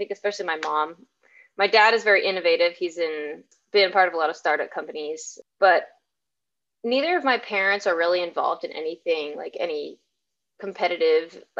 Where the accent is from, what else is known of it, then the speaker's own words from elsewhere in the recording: Austin, Texas, United States; I grew up climbing in Austin at Austin Rock Gym, which to me was like the OG climbing location here